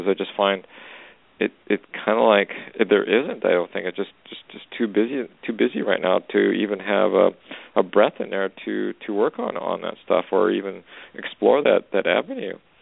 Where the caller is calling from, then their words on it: Canada; actually. I'm calling from Canada.